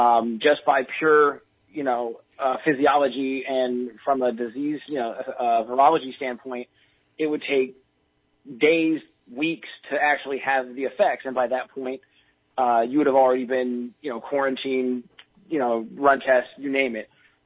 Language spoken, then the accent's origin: English; Montana, United States; I'm from Montana.